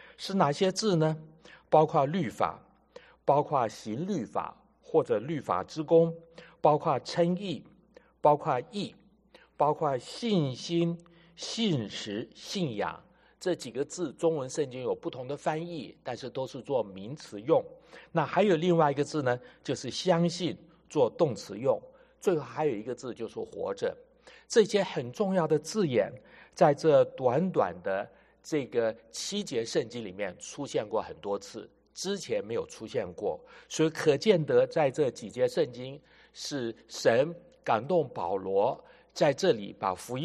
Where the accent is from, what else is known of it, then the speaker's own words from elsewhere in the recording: China; 那我用一个我们中国人比较熟悉的讲法